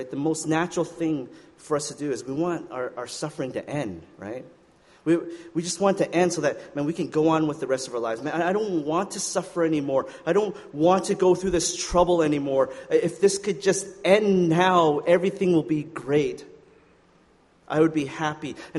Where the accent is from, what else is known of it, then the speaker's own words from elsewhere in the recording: Saskatchewan, Canada; I'm not sure. I'm from Saskatchewan, so I don't know all these things.